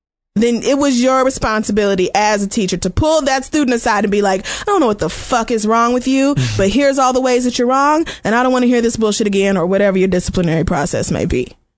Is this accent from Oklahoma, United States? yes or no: yes; Oklahoma, United States; I mean, but yeah, growing up in Oklahoma, you wouldn't, because we don't.